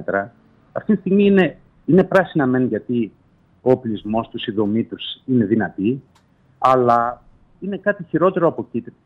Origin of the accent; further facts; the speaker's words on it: Zarko, Thessaly, Greece; εγώ τυχαίνα είμαι από το Ζάρκο. Μια ζωή τα βλέπαμε τα ποτάμια και μια ζωή είχαμε προβλήματα.